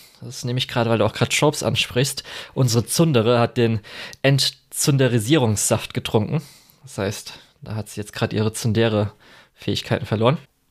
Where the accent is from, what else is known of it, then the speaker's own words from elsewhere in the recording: Germany; Wo wir natürlich so als Deutsche, ach klar, das ist natürlich Heidi-Referenz